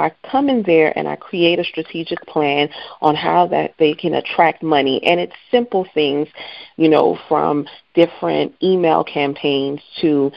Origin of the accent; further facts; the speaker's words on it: New Orleans, Louisiana, United States; and I was raised in New Orleans, so I went to school.